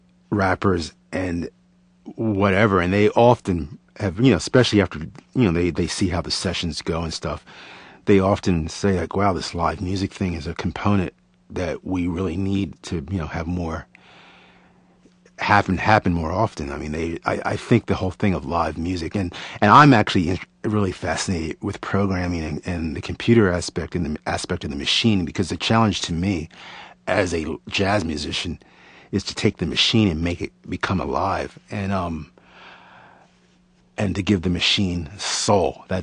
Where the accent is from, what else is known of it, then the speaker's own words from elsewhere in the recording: Wilmington, Delaware, United States; It was on, I'm from Wilmington, Delaware, so Channel 12 in Wilmington.